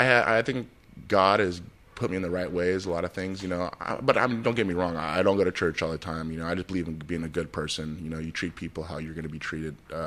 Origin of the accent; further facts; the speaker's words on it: Santa Ana, California, United States; I could have been shot as one of my friends were when I grew up in Santa Ana